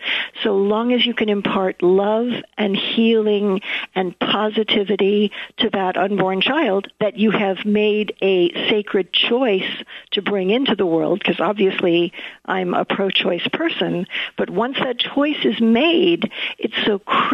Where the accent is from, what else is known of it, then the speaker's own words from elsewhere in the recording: Hollywood, California, United States; being a woman, growing up in Hollywood, it was just critically important to share women's worth.